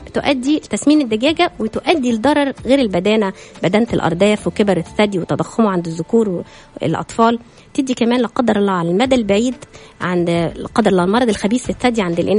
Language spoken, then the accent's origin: Arabic; Egypt; زي ما بيقول عندنا في مصر, معرفش بيقولوها ايه بقى هنا